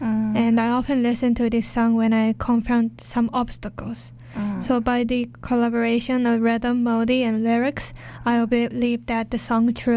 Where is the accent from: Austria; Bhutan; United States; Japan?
Japan; Tokyo; English is a second language; now in Canada; I'm from Tokyo.